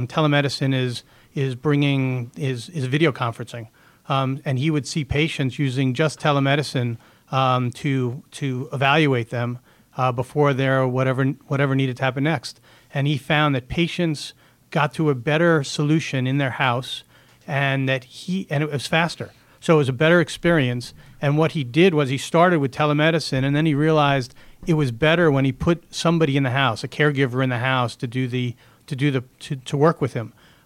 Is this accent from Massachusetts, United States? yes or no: no; Brooklyn, New York, United States; I grew up in Brooklyn. If you want to be more specific about where I was, well, I grew up. I spent the first couple of years of my life in Brooklyn.